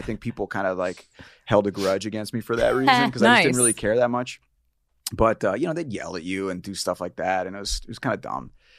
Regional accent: Tampa, Florida, United States; Okay, so I grew up in Tampa, good old Tampa, Florida.

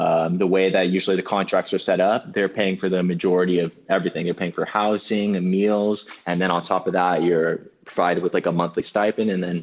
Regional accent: Long Beach, California, United States; I think I'm from Long Beach, and Long Beach is a very diverse community demographically and culturally.

